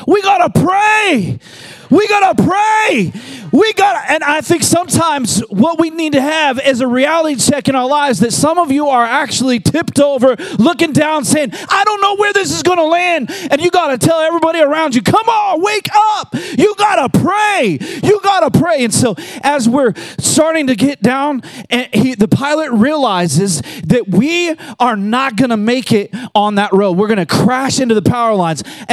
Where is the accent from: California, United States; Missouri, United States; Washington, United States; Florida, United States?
Washington, United States; I've been in a lot of small planes since I was raised in the San Juan Islands, one of the major modes of transportation to get around the islands.